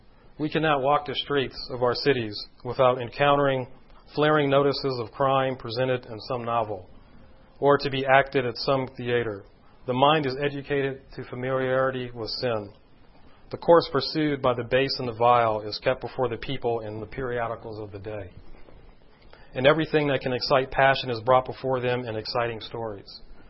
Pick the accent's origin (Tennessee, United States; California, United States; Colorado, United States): California, United States; When I was 8 years old, like I said, I grew up in California, but most of my family is from New Orleans, from Louisiana.